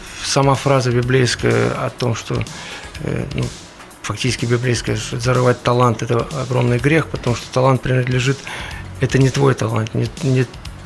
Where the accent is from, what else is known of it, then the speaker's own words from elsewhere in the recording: Kharkiv, Kharkiv Oblast, Ukraine; Я тоже родом из Харькова.